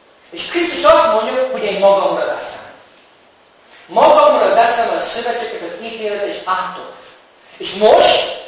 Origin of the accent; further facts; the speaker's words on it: United States; És Amerikában a fiúk, nem csak a fiúk, bocsánat, mindenki, aki szeretne, legalább amikor én felnőttem